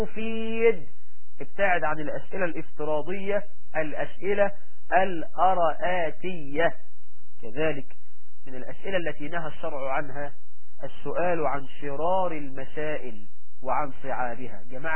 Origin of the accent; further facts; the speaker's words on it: Egypt; وإحنا عندنا في مصر